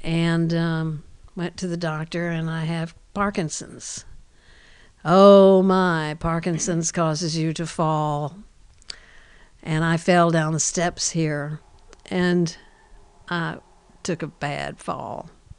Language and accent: English; New York, United States; I'm a New Yorker. I've been living there for 23 years in New York.